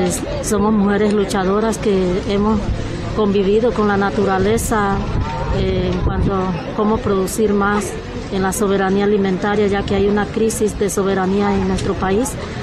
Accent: Panama; como panameñas tenemos derecho a nuestras propias decisiones

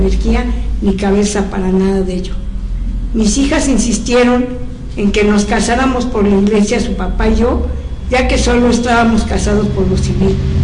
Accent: Mexico City, Mexico; born there; Hace 66 años nací en la Ciudad de México.

